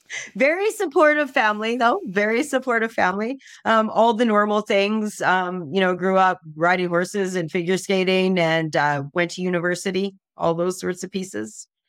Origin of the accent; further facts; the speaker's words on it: Saskatchewan, Canada; Okay. So I'm also from Saskatchewan. I grew up in a small community, about 500 people, seventh generation in Canada. My family is a ranching family, lots of cowboys.